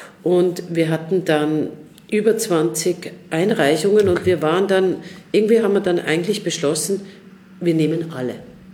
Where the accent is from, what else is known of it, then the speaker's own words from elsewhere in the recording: Basel, Basel-Stadt, Switzerland; moved away as an adult; also born or lived in United States; ich komme aus Basel und habe dort am Jungen Theater Basel angefangen zu spielen, wo ich auch immer wieder gespielt habe und bin dann später aber für meine Ausbildung nach Amerika gegangen